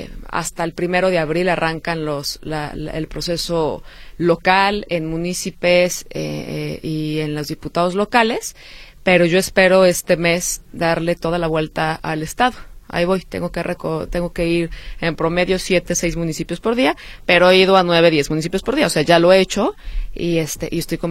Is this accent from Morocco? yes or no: no; Zapopan, Jalisco, Mexico; also born or lived in Guadalajara; yo soy una mujer jalisciense, soy orgullosamente tapatía, nací en Guadalajara el 13 de mayo de 1987. Tengo 36 años de edad. Crecí en un barrio que se llama Residencial Poniente, a un costado de Santa Margarita, en Zapopan. Ahí viví toda mi infancia